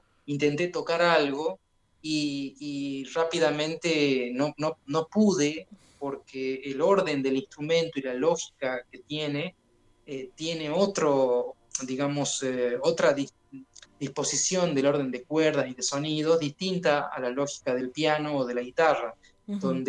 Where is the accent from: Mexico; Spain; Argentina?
Argentina; Jujuy; now in Buenos Aires, Argentina; Yo soy de Jujuy y vivo, sí, actualmente en Buenos Aires, en capital.